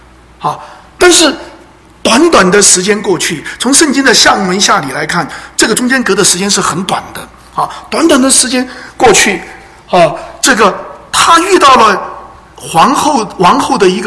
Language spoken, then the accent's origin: Chinese; China; 我们中国人讲的哈